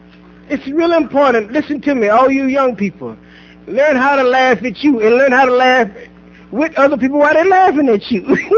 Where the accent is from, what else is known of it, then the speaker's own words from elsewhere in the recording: Dallas, Texas, United States; Born and raised in Dallas, Texas, July the 28th, 1949. That means I'm 51 years old